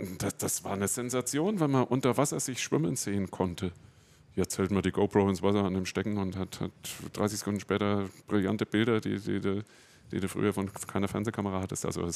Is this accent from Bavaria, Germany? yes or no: yes; Bubenreuth, Bavaria, Germany; Ich bin in Bubenreuth groß geworden.